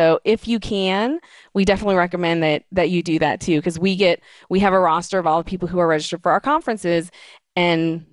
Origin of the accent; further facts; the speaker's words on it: United States; even folks who are, you know, born and raised in America … have unusual names.